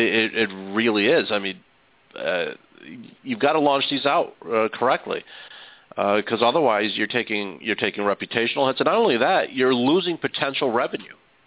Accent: Jersey City, New Jersey, United States; born there; I was born in Jersey City.

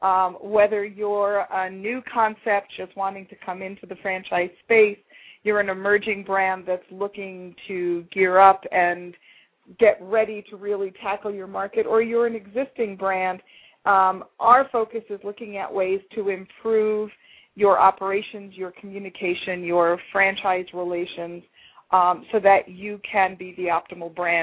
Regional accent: New York, United States; now in California, United States; Now, I'm a New Yorker that transplanted to California for the weather.

